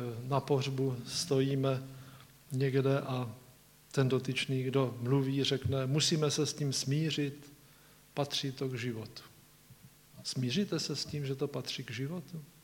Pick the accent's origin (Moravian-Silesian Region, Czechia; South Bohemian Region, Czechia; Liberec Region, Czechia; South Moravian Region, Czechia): South Moravian Region, Czechia; Blansko; Já jsem vyrůstal v Blansku, že jo, to je kousíček Moravského krasu